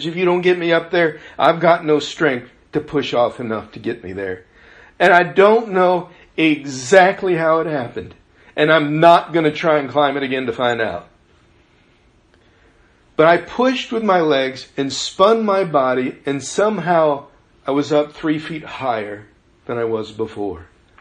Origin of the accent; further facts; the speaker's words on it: Illinois, United States; As a kid, I was growing up in Dixon Springs State Park in southern Illinois.